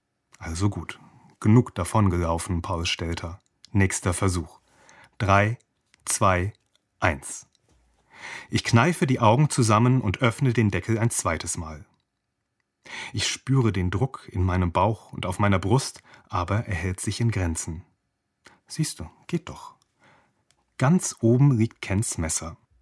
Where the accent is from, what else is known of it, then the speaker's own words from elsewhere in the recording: Mainz, Rhineland-Palatinate, Germany; Also ich komme ursprünglich aus Mainz